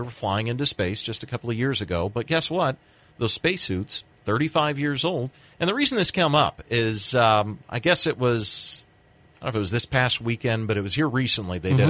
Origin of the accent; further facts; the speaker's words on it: United States; it's just, I find it personally insulting, as an American, that our astronauts have to hitch a ride with the Russians to get to space.